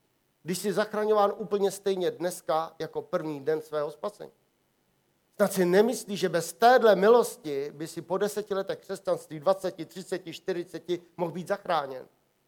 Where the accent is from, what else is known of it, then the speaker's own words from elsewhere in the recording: Volary, South Bohemian Region, Czechia; já jsem původem z Volar a jeden čas jsem tam navštěvoval